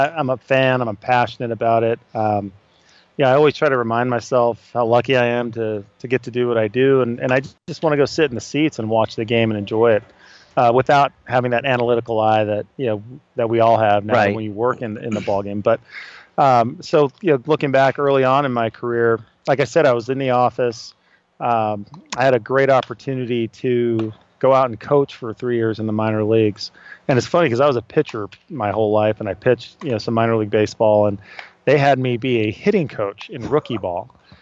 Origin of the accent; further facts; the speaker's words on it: San Diego, California, United States; And I was really fortunate, living in San Diego, growing up in San Diego